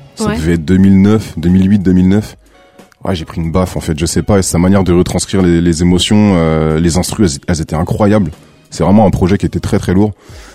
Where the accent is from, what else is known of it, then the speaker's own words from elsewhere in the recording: Château-Thierry, Hauts-de-France, France; Parce que je viens de Château-Thierry de base